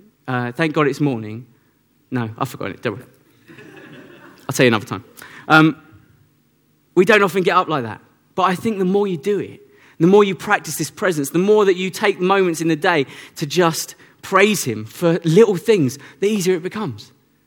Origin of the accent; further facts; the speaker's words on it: United Kingdom; Because that's the awkward thing. We're British. We don't want to do that sort of thing.